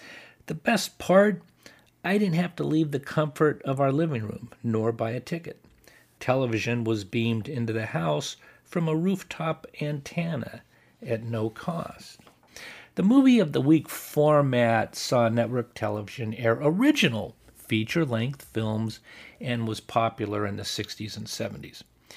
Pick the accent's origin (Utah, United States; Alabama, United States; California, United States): California, United States; I was 17 years old in 1975 and growing up outside Los Angeles.